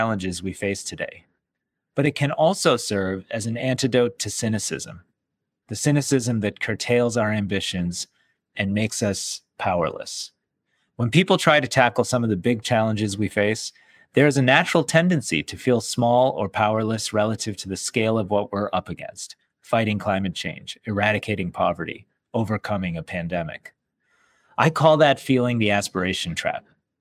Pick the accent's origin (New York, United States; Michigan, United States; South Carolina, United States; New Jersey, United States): Michigan, United States; Detroit; watching in awe as Nelson Mandela spoke to thousands of people in my hometown of Detroit